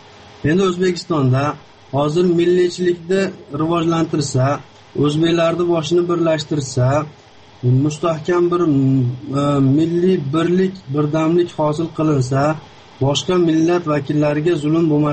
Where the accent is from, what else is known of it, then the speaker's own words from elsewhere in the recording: Yekaterinburg, Sverdlovsk Oblast, Russia; Şimdi ben özüm Yekaterinburg'danman. Sverdlovsk şehrinden.